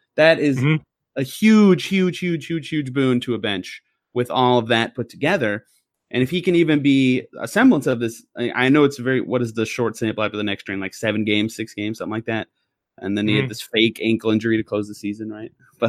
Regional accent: Indianapolis, Indiana, United States; because I'm from Indy where he did all his magical stuff.

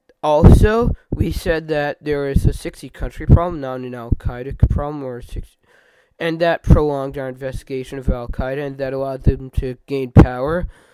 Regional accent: United States; But I'm an American myself, but I support the troops in Iraq

